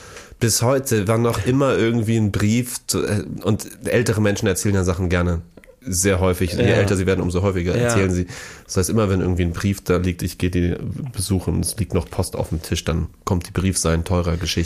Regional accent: Hamburg, Germany; also born or lived in Munich / Dortmund; Wir haben von meinem ungefähr 7. bis 12. Lebensjahr in Dortmund gelebt. Ich bin in Hamburg geboren und dann sind wir nach München, Dortmund, wieder Hamburg, weil mein Vater wegen Versetzung in der Firma

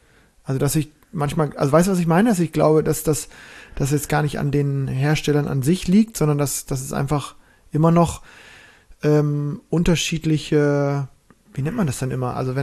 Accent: Berlin, Germany; ich bin ja Berliner

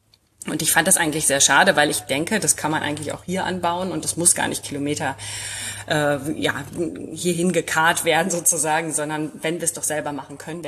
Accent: North Rhine-Westphalia, Germany; born there; 39 Jahre alt, komme eigentlich gebürtig aus dem Sauerland, aber mein Mann kommt von hier sozusagen, aus Dünne.

